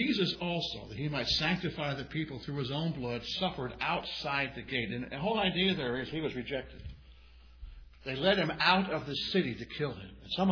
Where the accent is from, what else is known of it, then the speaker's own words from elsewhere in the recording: United States; I'm an American. I love this country.